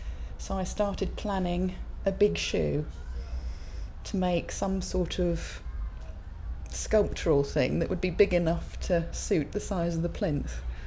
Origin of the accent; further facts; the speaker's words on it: Chipping Norton, South East England, United Kingdom; I'm from Chipping Norton in Oxfordshire.